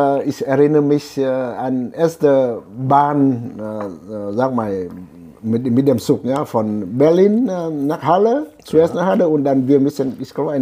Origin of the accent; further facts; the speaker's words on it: Hanoi, Vietnam; German is a second language; Ich wurde in einem Ort, also ein Dorf, nicht weit von Hanoi geboren. Also ich bin so eine Art Landjunge, ja? Ja. Ich komme aus dem Land.